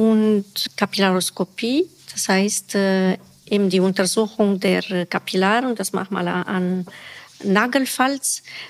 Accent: Bucharest, Romania; German is a second language; moved away as an adult; now in Stuttgart, Germany; Ursprünglich komme ich aus Rumänien. Ich wurde in Bukarest geboren. Da habe ich mein ganzes Studium in Bukarest gemacht. Und da bin ich mit meinem Mann nach Stuttgart umgezogen. Und da habe ich die Gelegenheit gehabt, Deutsch zu lernen.

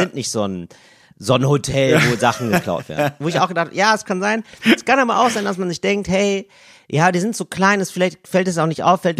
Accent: Germany; ich bin Deutscher

